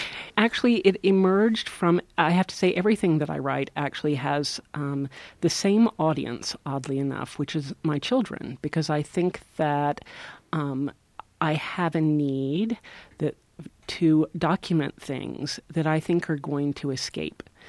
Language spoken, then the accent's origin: English; Arkansas, United States; I grew up in the Ozark Mountains of Arkansas, where there is not a whole lot to do. And books were really my lifesaver there.